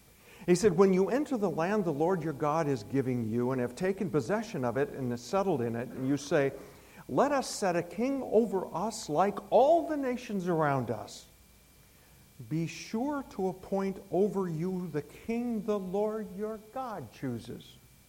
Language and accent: English; United States; I know I'm an American, and I'm walking on dangerous ground here talking about the Queen.